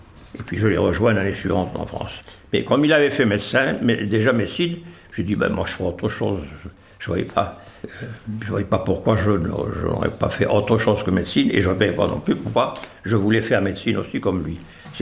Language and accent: French; Tlemcen, Tlemcen Province, Algeria; also born or lived in Algiers / Montpellier; J'ai 98 ans. Je suis né en Algérie, j'ai fait une partie de mes études primaires et secondaires en Algérie, une ville qui s'appelle Tlemcen.